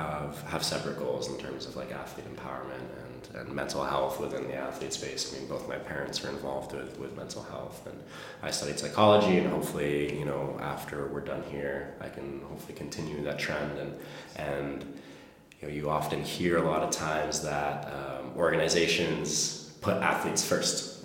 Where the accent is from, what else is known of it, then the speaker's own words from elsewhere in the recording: Ireland; I mean, I'm, as of right now, the first and only Irish freestyle